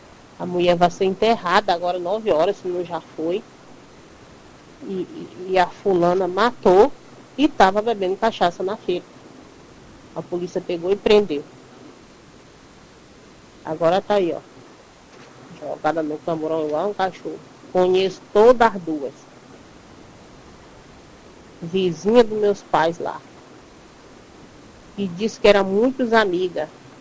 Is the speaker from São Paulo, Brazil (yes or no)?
no; Central do Maranhão, Maranhão, Brazil; Lá na minha cidade, Central do Maranhão, tá violenta, mais que não sei o quê.